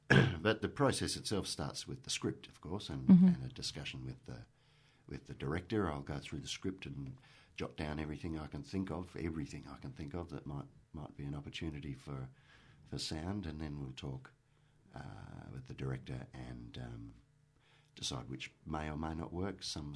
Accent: Mount Gambier, South Australia, Australia; Well, I grew up in Mount Gambier, and as a teenager

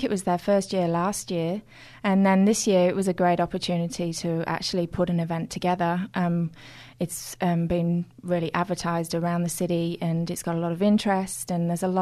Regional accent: England, United Kingdom; now in Adelaide, Australia; Being English born, being raised in England, with a very eclectic musical background, I then moved over to Australia back in 2000, fell in love with the countryside and the sense of abundant freedom here. And then moving on, now I'm in Adelaide, called Adelaide Home.

